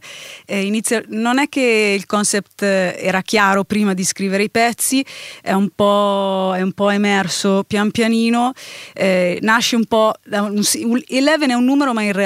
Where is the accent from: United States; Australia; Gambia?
United States; born there; first language en; Italian is a second language; io sono bilingue, sono nata negli Stati Uniti, poi in realtà la mia prima lingua adesso è l'italiano, però la lingua della mia creatività, della mia madrelingua, la chiamo madrelingua perché è legata alla mia madre